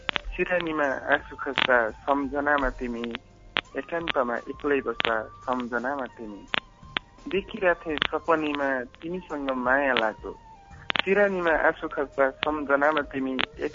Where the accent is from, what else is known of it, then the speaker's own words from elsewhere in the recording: Parbatipur, Bagmati, Nepal; मेरो घर चाहिँ पार्वतीपुर हो